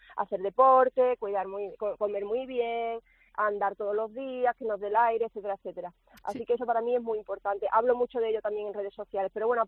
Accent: Spain; que soy una española

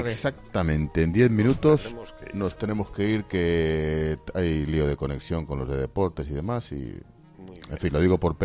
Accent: Spain; Somos españoles

